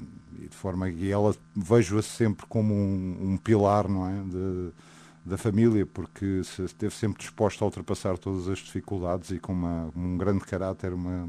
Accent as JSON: {"language": "Portuguese", "region": "Lisbon", "country": "Portugal", "tie": "born or raised there", "also_born_or_lived": "Viseu / Mangualde", "said": "Saímos de Viseu, fomos para Mangualde, e depois rapidamente viemos para Lisboa quando eu tinha 4 anos de idade."}